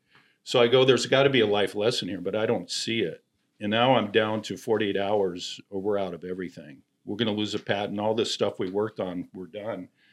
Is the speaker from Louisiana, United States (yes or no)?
no; California, United States; So I came from nothing. I grew up here in California.